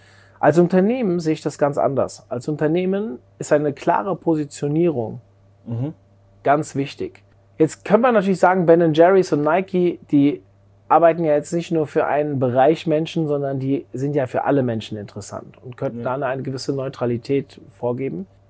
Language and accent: German; Hesse, Germany; ich bin im Frankfurter Speckgürtel aufgewachsen, habe Fußball gespielt.